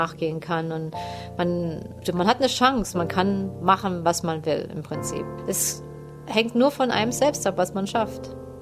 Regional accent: Germany; accent: Turkish; Ich war nun DDR-Bürger und Flüchtling. Und wenn man mich gehört hat, wie ich nun mit meinem türkischen Akzent spreche, wusste man es sofort, dass ich aus der DDR war.

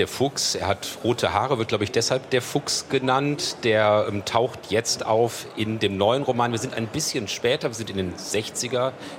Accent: Cologne, North Rhine-Westphalia, Germany; Bei uns in Köln, wir sind ja beide aus Köln, ist er natürlich lokal prominent.

